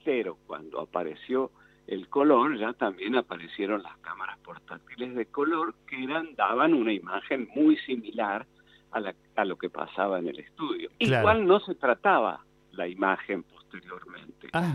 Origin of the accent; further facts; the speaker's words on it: Argentina; lo grave que es que nosotros no podemos vernos representados como argentinos en la televisión abierta